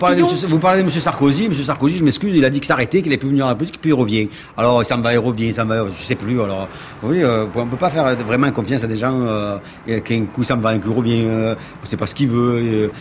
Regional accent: Marseille, Provence-Alpes-Côte d'Azur, France; born there; Ben, je suis né à Marseille. … J'ai 50 ans, avec 49. Bon, et Marseille, ma ville.

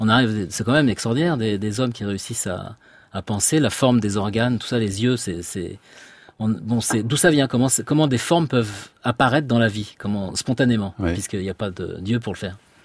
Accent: Paris, Île-de-France, France; born there; Ben, je suis né à Paris, hein, mais une partie de ma famille du côté de ma mère est de la Somme.

